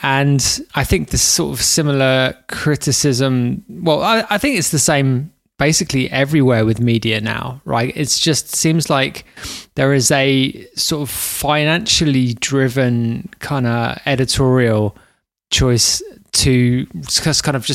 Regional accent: London, United Kingdom; I'm from London and pirate radio is a huge, huge thing in London

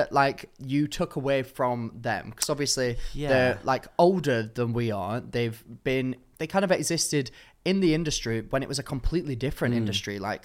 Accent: Darwen, North West England, United Kingdom; Well, I'm from a town called Darwen that is directly next to Bolton.

